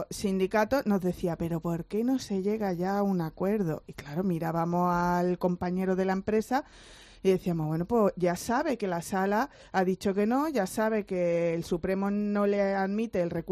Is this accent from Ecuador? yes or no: no; Torremolinos, Andalusia, Spain; para que la brigada de mi pueblo, estoy hablando de Torremolino, las recogiera